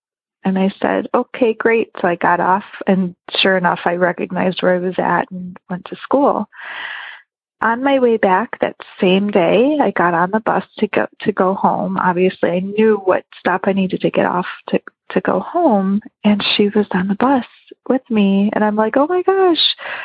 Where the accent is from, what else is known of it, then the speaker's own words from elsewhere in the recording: Chicago, Illinois, United States; when I was a young girl growing up in Chicago. So I lived in the city of Chicago